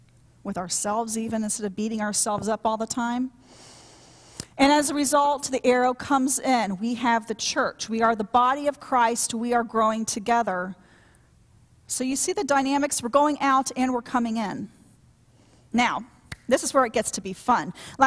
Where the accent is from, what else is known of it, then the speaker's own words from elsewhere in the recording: Midwest, United States; I'm from the Midwest. We live there a lot. And we even had tornadoes at our house.